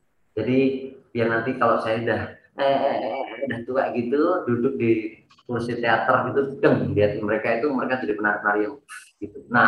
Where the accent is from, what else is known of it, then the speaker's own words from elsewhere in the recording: Surakarta, Central Java, Indonesia; accent: Javanese; Padahal saya anak Solo, anak Jawa.